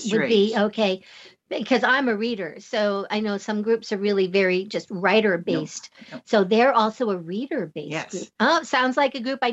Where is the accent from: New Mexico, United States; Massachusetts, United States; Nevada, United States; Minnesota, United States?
New Mexico, United States; Albuquerque; wow, all of these groups are in Albuquerque.